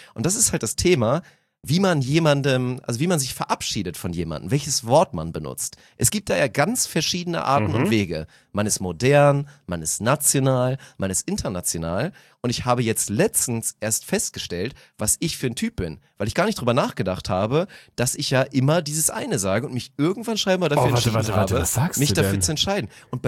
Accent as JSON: {"language": "German", "region": "Lower Saxony", "country": "Germany", "said": "auch wenn ich keine richtige Heimat habe in Deutschland, empfinde ich mich schon immer noch so ein bisschen als Norddeutsch, Schrägstrich aber so ein bisschen als Niedersachse"}